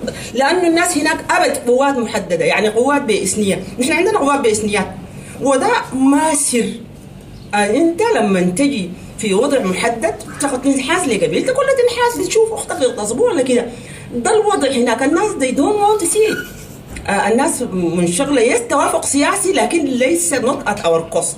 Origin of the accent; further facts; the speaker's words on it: Sudan; احنا سودانيين سودانيات